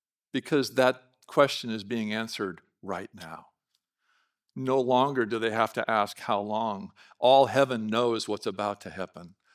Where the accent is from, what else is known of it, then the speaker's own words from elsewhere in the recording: Oregon, United States; When I was growing up in Southern Oregon, we'd go water skiing all the time